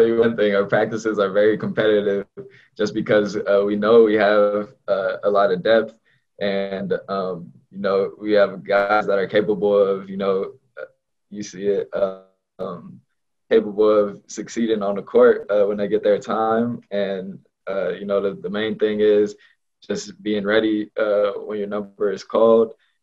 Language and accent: English; California, United States; Obviously, I'm from Southern California, so one of my favorite rappers is